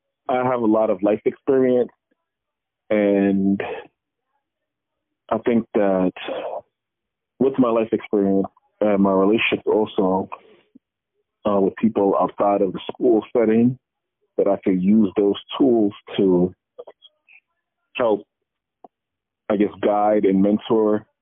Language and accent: English; Brooklyn, New York, United States; also born or lived in Providence; Originally, my parents are from Nigeria, and I was born in the United States, Providence, Rhode Island, but I was raised in Brooklyn, New York.